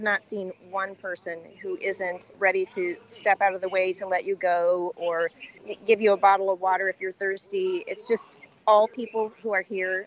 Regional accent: Ohio, United States; We're from Ohio

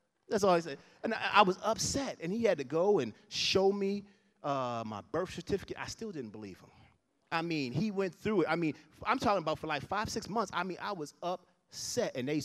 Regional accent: Baltimore, Maryland, United States; also born or lived in Florida; And we moved all around, because, again, my dad had a corporate job, and he decided to leave that corporate job, and we came to Baltimore when I was about 7 or 8, somewhere in that neighborhood.

